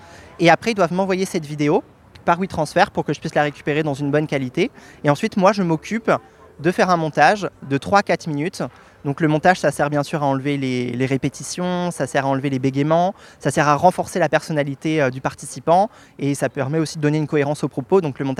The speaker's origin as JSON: {"language": "French", "region": "Brittany", "country": "France", "moved": "as an adult", "lives_now": "Paris, France", "said": "j'ai 32 ans et je suis un artiste vidéaste français. Donc je suis originaire de Bretagne et ça fait une dizaine d'années maintenant que je vis à Paris."}